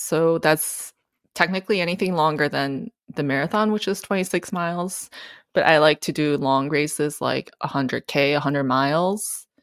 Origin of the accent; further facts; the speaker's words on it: Japan; also born or lived in England; So I spent nine years in Japan total.